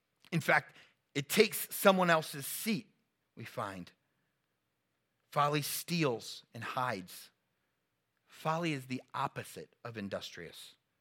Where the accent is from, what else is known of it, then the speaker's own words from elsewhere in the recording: New Jersey, United States; maybe because I'm from Jersey and I've spent quite a bit of time in Philly and New York